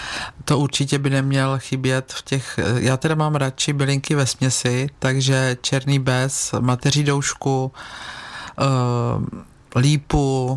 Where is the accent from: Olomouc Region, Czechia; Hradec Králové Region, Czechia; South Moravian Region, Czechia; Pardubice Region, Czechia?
Pardubice Region, Czechia; Bítovany; já jsem z Bítovan